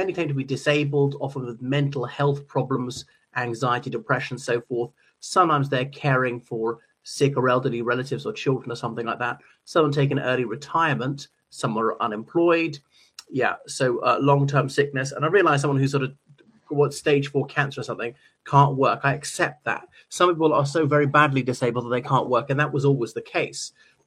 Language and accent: English; Ireland; from Ireland.